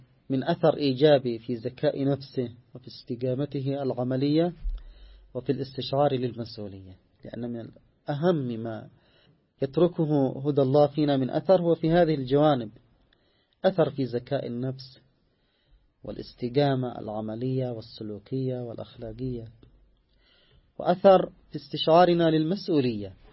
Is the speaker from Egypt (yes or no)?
no; Yemen; تصبح عادة يستمر عليها من أجل القات مثلا عندنا في اليمن